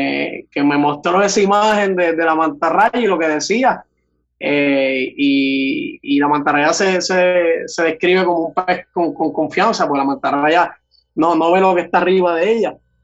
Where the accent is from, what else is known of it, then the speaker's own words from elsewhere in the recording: Aguadilla, Puerto Rico; Yo tengo 25 años y soy del pueblo de Aguadilla. Me crié acá en el área oeste. O sea, nací en el área oeste, me crié en el área metro y volví nuevamente a mis raíces, ¿verdad? Al área oeste, que es donde nací, donde tengo toda mi familia